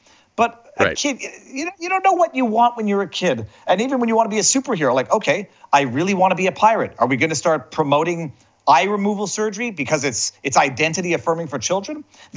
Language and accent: English; Montreal, Quebec, Canada; I'm a Canadian kid. I used to go to this hairdresser called Jean Jean on Sherbrooke Street in Westmount.